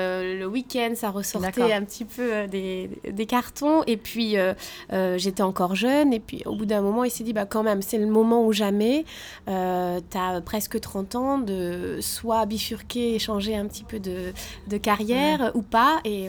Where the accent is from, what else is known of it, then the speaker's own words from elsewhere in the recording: Bordeaux, Nouvelle-Aquitaine, France; Alors moi je viens de Bordeaux et j'ai passé toute mon enfance dans le Médoc, beaucoup à la plage et beaucoup aussi dans les forêts de pins avec mon père.